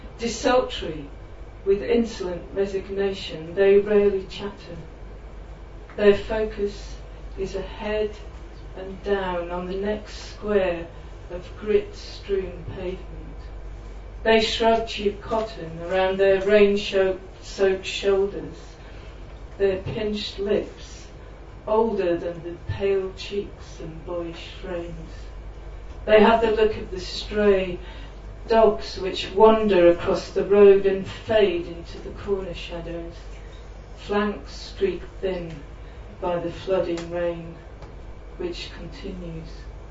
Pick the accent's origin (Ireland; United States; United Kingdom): United Kingdom; Yorkshire and the Humber; So Paul said, I was from Yorkshire, and you're not going to get away without one Yorkshire inspired poem.